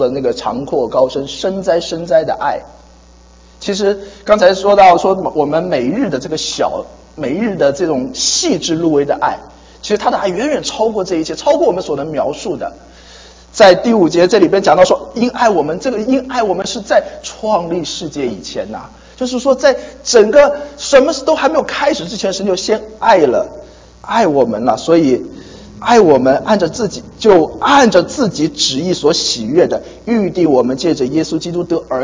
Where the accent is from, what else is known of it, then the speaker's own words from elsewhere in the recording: China; 我们中国人会很喜欢这个字，对吗？